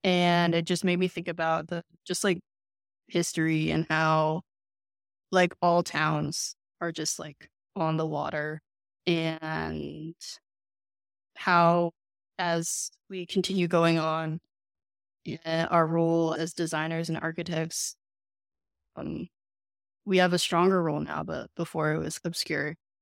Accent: Boston, Massachusetts, United States; I'm from Boston, so I like that.

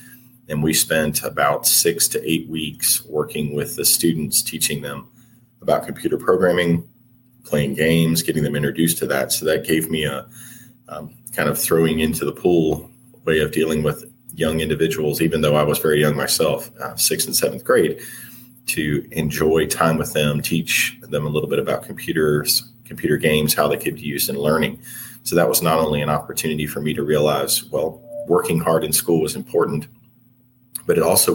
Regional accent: Bedford, Virginia, United States; So I grew up in Southwest Virginia, so in Bedford, Virginia.

